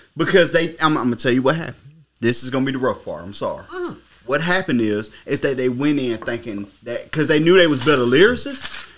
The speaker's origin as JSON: {"language": "English", "town": "Mobile", "region": "Alabama", "country": "United States", "tie": "born or raised there", "said": "bro, we grew up in Mobile. I mean, in the South Alabama, bro."}